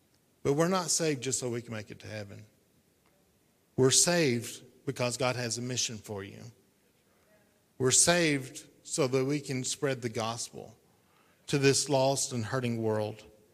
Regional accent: Arkansas, United States; I grew up in Arkansas. I'm not a pastor's kid.

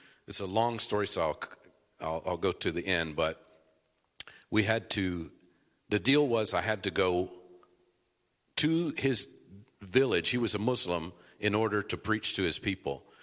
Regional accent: Oklahoma, United States; So I didn't know it was a dangerous snake growing up in Oklahoma.

